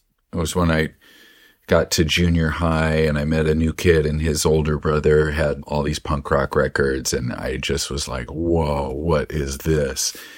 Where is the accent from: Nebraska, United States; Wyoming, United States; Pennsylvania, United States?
Nebraska, United States; Omaha; We grew up in Omaha, but our mind was always like, let's get to the coast.